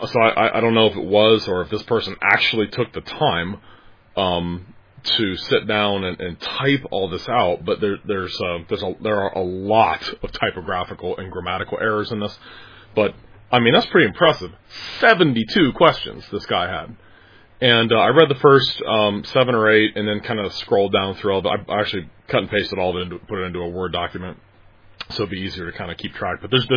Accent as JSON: {"language": "English", "town": "Cincinnati", "region": "Ohio", "country": "United States", "tie": "born or raised there", "said": "Having been born and raised in Cincinnati, there was a lot of Catholic people there"}